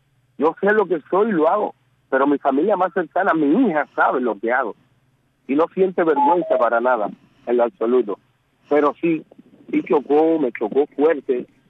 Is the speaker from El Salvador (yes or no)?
no; Cuba; Soy cubano y lo seguiré siendo hasta mi último respiro. Pero me identifico con mi pueblo. Yo soy de este pueblo, yo surgí de este pueblo.